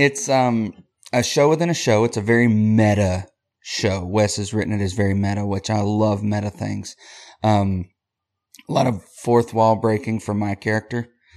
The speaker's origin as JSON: {"language": "English", "town": "Morristown", "region": "Tennessee", "country": "United States", "said": "we're two boys from Morristown, Tennessee, just talking nerd stuff."}